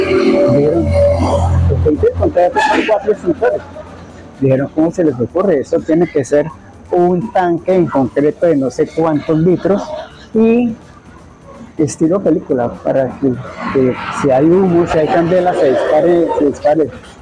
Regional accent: Bogotá, Colombia; Entonces, yo soy bogotano

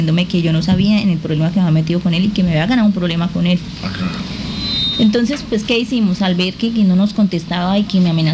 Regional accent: Guaviare, Colombia; yo nacida y criada aquí en el Guaviare

